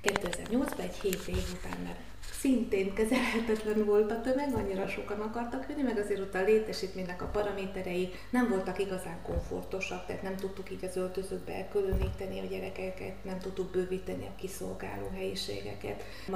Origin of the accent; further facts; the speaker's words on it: Szombathely, Vas, Hungary; Igen, vasmegyei vagyok, Szombathelyen születtem.